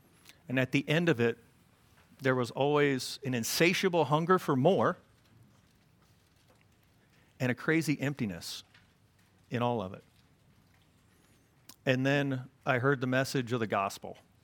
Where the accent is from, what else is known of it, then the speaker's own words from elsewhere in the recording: Dallas, Texas, United States; Shout out to my Texas people. Thank you. Yes, I am. I am from Dallas.